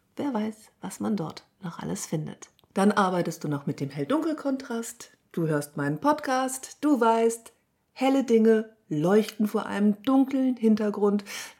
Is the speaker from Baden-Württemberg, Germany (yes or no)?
no; Hamburg, Germany; Ich bin Hamburger.